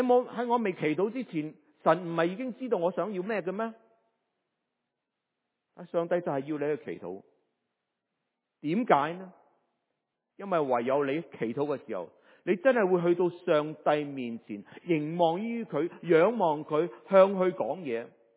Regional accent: China; 即系我哋中国人好中意求嘅福禄寿啊

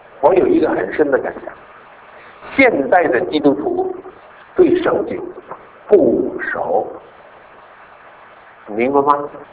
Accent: Hong Kong; 我说我来自香港，我是一个中国人

